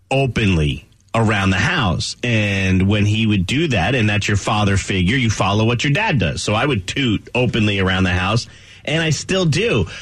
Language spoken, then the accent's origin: English; New Jersey, United States; but growing up in New Jersey, like, we would go to the Statue of Liberty.